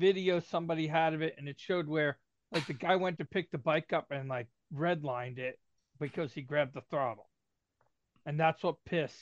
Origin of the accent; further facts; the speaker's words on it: United States; I don't care. I'm an American.